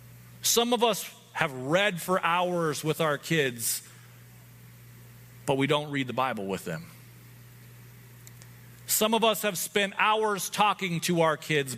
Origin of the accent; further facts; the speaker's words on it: Glendive, Montana, United States; There's a creation museum in my hometown. It's awesome. Go there sometime. Like, Glendive is terrible. It's appropriately named.